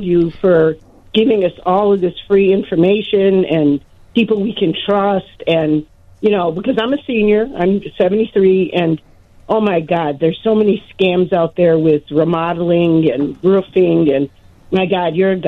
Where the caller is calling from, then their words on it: Harwood Heights, Illinois, United States; Harwood Heights.